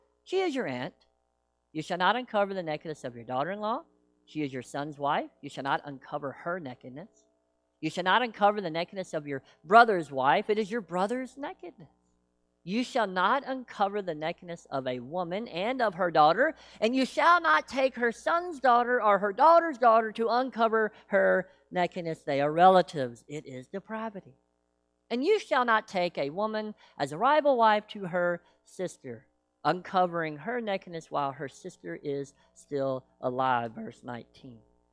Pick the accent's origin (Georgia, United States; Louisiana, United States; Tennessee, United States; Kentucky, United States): Tennessee, United States; Now, I am from Tennessee, so I say the word naked like naked.